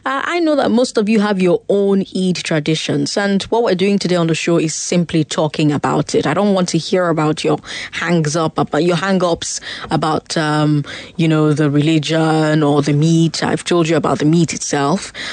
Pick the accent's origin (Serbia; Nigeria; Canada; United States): Nigeria; Port Harcourt, Rivers; now in Lagos, Nigeria; When I was living in Port Harcourt, growing up in Port Harcourt, you really didn't feel anything.